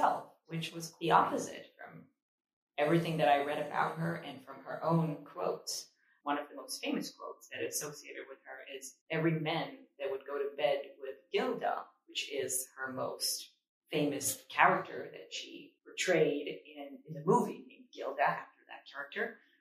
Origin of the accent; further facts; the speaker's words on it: Israel; English is a second language; I was born and raised in Israel, and that's where I went to school for theater studies and for acting at Tel Aviv University.